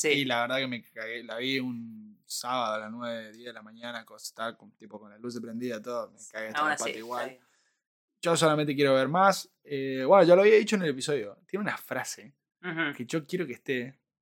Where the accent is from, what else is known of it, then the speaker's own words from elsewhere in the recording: Corrientes, Argentina; Porque uno me escucha a mí y dice, mirá, tiene un acento diferente. ¿De dónde será? Soy de Corrientes.